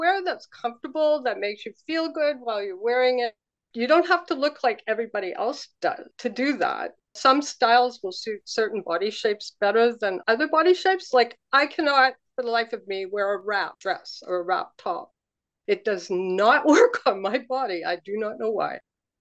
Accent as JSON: {"language": "English", "country": "Canada", "said": "but apparently people think I'm from California sometimes, but you know, it's Canada."}